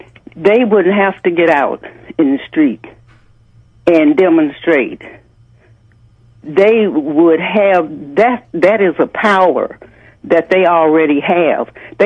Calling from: Washington, District of Columbia, United States; I'm calling from Washington, D.C.

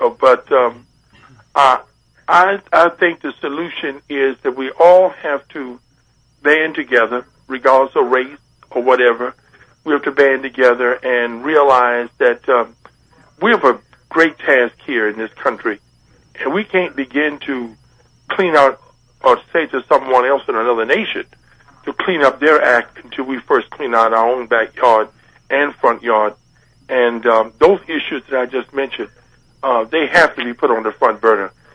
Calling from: Washington, District of Columbia, United States; I'm calling from Washington, D.C.

